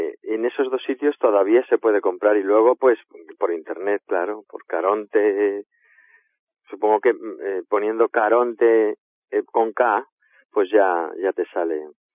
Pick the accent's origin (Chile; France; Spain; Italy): Spain; Castile and León; born there; De donde yo nací, en la provincia de Valladolid, en la Ribera del Duero.